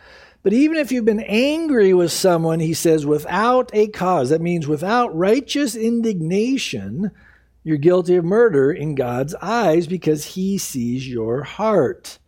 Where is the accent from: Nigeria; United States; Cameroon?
United States; California; I grew up in Southern California. You get in traffic, I invented road rage.